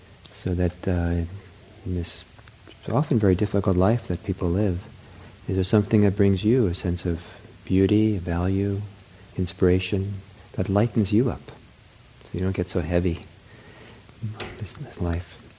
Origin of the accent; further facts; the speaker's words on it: Norway; Not as dark as where I grew up in Norway, where, you know, you didn't even see the sun.